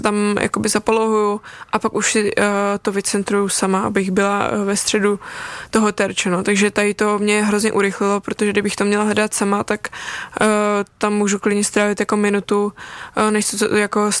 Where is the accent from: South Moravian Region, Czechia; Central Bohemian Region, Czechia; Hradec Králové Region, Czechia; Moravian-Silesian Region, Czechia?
Hradec Králové Region, Czechia; Broumov; Já chodím na gymnázium Broumov, což je takové rodinné malé gymnázium tam u nás ve Výběžku.